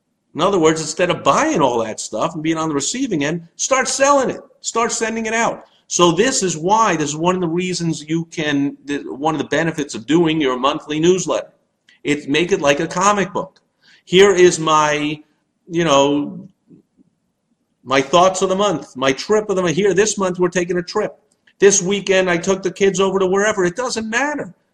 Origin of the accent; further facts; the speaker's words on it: The Colony, Texas, United States; Every day, we'd go by the store, my hometown, it was called The Colony, the newsstand, the stationery store, whatever it was, that had the baseball cards on the way home from school everyone would go to in the neighborhood